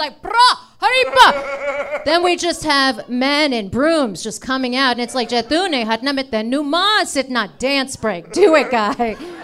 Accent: India; I'm an Indian person. You can tell by my face and your eyes.

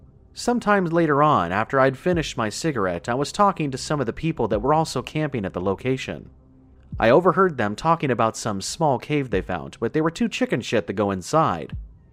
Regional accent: Arizona, United States; I'm originally from Arizona, so I'm not used to all this beautiful scenery. I'm used to the dirt and the desert life.

